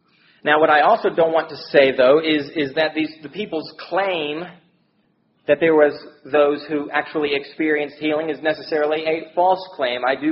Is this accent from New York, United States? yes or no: no; Heber Springs, Arkansas, United States; I grew up in Heber Springs.